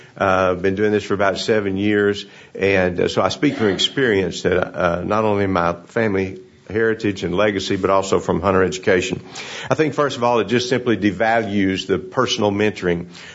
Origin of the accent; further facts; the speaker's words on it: Texas, United States; I grew up in Northeast Texas, still there.